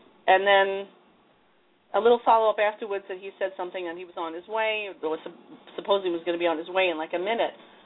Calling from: New York, United States; I'm calling from New York.

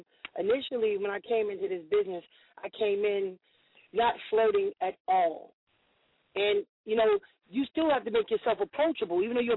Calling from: Atlanta, Georgia, United States; from Atlanta

